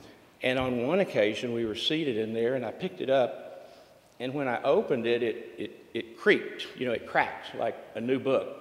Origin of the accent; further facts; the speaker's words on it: Houston, Texas, United States; When I grew up in Houston, my dad took care of an elderly lady outside of Houston